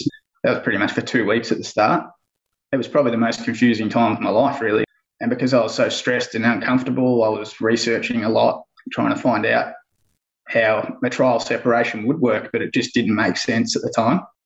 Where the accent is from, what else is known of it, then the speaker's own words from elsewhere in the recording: Bendigo, Victoria, Australia; I'm from Bendigo, Central Victoria.